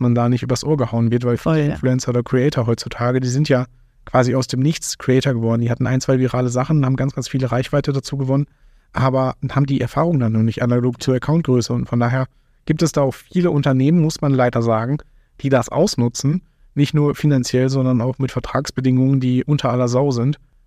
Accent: North Rhine-Westphalia, Germany; Also ich komme aus dem Ruhrpott

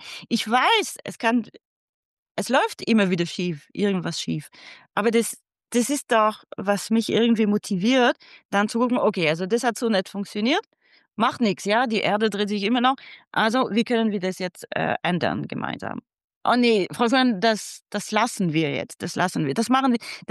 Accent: Bavaria, Germany; du weißt, bei uns in Bayern nach der 4. Klasse wird es entschieden

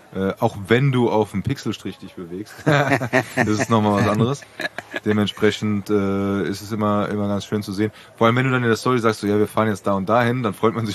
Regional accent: Frankfurt, Hesse, Germany; will ich als Frankfurter gar nicht so sagen

